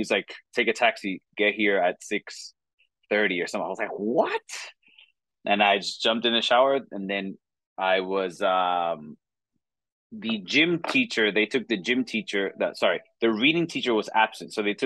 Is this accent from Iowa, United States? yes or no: no; New York City, New York, United States; from New York City, born and raised. My parents came from Dominican Republic in their early 20s.